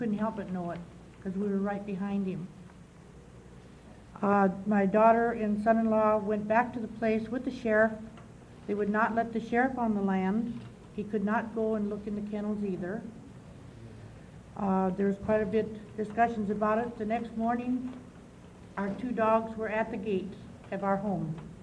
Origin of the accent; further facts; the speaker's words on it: Tangent, Oregon, United States; from Tangent.